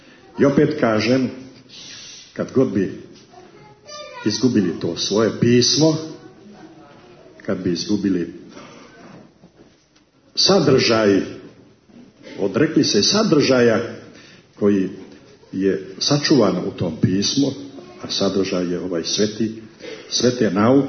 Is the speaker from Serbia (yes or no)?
no; Montenegro; ovdje kod nas u Crnoj Gori sad imamo takozvani crnogorski jezik.